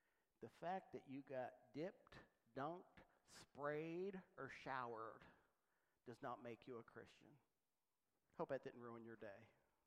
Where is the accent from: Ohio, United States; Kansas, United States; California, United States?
Ohio, United States; East Liverpool; I grew up in East Liverpool, and I went through 12 years of school and graduated.